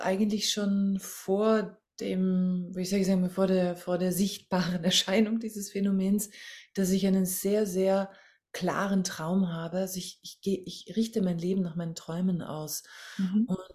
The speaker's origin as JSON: {"language": "German", "country": "Austria", "lives_now": "Germany", "said": "ich bin ja Österreicherin, lebe aber auch in Deutschland"}